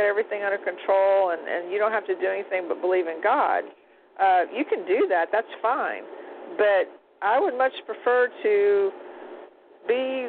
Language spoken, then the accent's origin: English; Louisiana, United States; I'm from Louisiana. We always had candles.